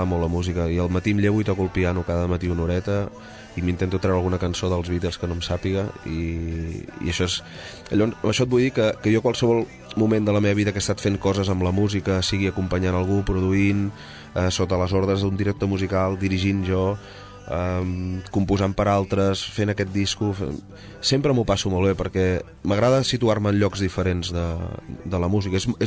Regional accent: Sabadell, Catalonia, Spain; jo sóc molt de Sabadell, ara mateix acabo de venir de veure els meus pares que viuen aquí, la meva germana, i sempre vaig tornant a casa, no? A casa meva és aquí, i la meva infància

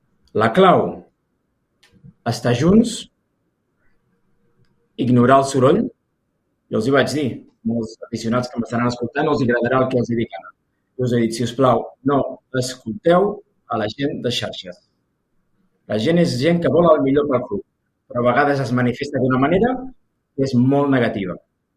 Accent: Sabadell, Catalonia, Spain; m'ha anat raonablement bé per una persona d'escola pública de Sabadell

